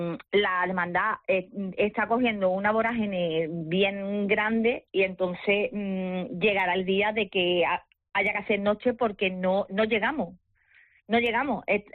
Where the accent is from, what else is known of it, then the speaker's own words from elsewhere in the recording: Huelva, Andalusia, Spain; Sobre todo de aquí de Huelva, ¿no? Sí. Por ejemplo, yo no soy de Lepe. De Lepe es mi madre. Sí. ¿Sabes? Yo soy de aquí de la capital.